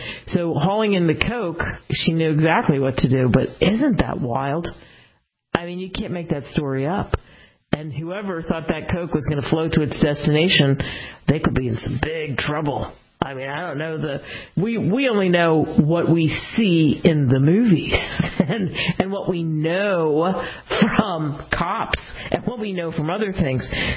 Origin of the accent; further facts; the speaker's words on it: Cherry Hill, New Jersey, United States; And I guess it's because I grew up in Cherry Hill, New Jersey, over the bridge from Philly.